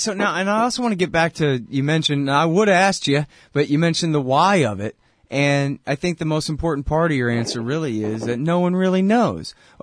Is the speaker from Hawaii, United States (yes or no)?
no; Texas, United States; I'm a Texan, my bad.